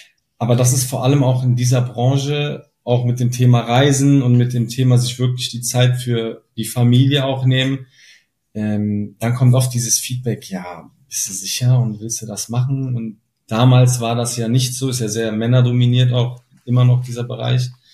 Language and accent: German; Düsseldorf, North Rhine-Westphalia, Germany; Vor allem wir kommen hier aus Düsseldorf, das ist ja der Place to be, Königsallee etc.